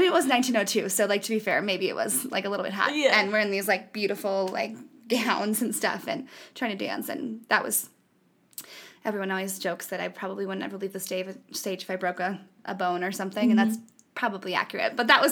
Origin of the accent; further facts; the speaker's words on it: Whittier, California, United States; Yeah, so, again, I grew up in Whittier, California, a pretty big place.